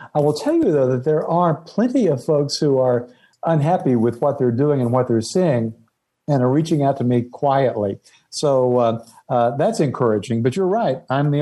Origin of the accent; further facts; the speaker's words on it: Tennessee, United States; not too far from where I grew up in East Tennessee.